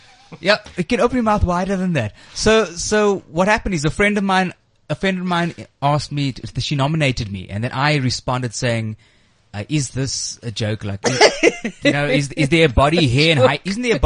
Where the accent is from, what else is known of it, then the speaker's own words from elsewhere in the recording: Cape Town, Western Cape, South Africa; Yes, I'm from Cape Town, yes.